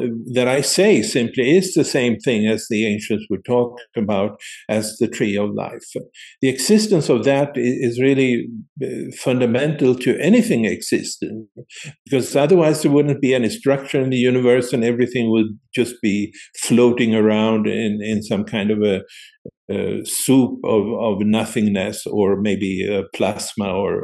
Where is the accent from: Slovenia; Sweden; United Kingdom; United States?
Sweden; I've been to the Maya in Guatemala and seen what they call the tree of life, and I'm from Sweden.